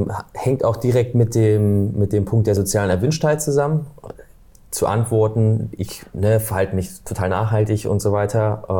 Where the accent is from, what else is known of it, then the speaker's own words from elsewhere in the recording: Thuringia, Germany; beschreibt auch ein Stück weit so, wo ich herkomme. Also ich bin aus Thüringen.